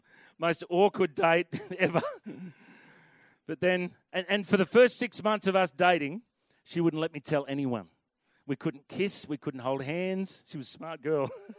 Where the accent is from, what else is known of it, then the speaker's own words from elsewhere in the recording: New South Wales, Australia; I was a divorcee from New South Wales with a kid, 7 years younger than her.